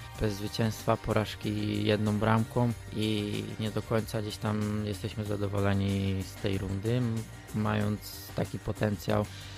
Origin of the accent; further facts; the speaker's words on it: Gorzów Wielkopolski, Lubusz Voivodeship, Poland; now in Poznań, Poland; Tak, oczywiście. Co prawda, mówię, mama w moim 13 lat temu, tak, 14, przeprowadziliśmy się do Poznania i tam mama mieszka cały czas.